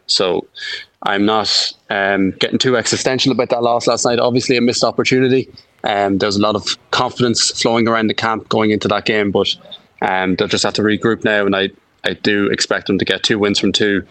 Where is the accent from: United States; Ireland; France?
Ireland; it was a difficult watch at times as an Irish fan and as an Irish pundit. But look, I know as Irish people, in sport, we absolutely hate moral victories.